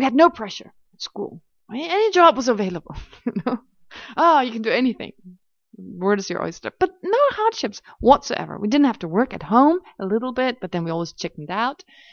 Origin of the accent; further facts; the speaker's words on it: Germany; English is a second language; moved away as an adult; I came to Israel from Germany in end of the 80s. And I was in a kibbutz.